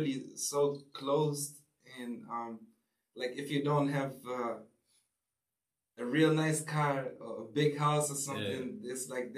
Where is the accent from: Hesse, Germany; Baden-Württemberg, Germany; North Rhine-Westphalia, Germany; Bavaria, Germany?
Hesse, Germany; Frankfurt; English is a second language; I'm from Frankfurt, the Main, Germany.